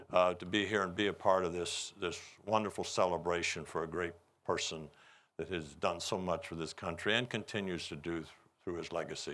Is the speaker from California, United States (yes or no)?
no; Pueblo, Colorado, United States; And 2 was Bill Crawford, who was also from my hometown with 2 other recipients, 4 of us from Pueblo, Colorado.